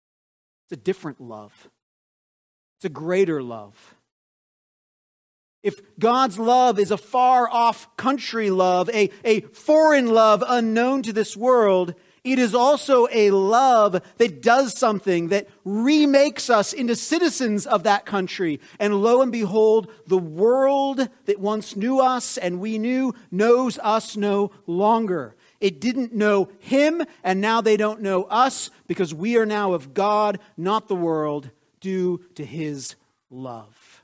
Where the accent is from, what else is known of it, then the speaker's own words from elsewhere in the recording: United States; Although, as an American, I think most people know where I'm from when I'm traveling abroad.